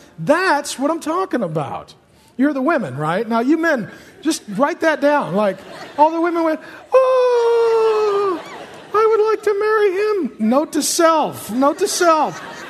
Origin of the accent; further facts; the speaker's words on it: Seattle, Washington, United States; I grew up in Seattle having sex with my girlfriend, not knowing what I was going to study in college, and no real plan.